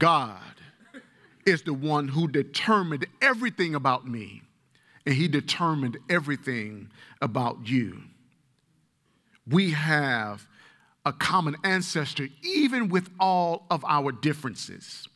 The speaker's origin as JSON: {"language": "English", "region": "Alabama", "country": "United States", "said": "Now, I'm a boy from Alabama. And one of the things that people in Alabama worship is it's football."}